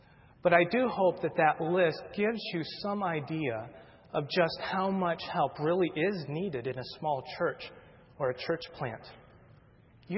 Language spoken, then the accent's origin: English; Iowa, United States; moved away; Now, I'm originally from Iowa, and my wife Heather is from Texas.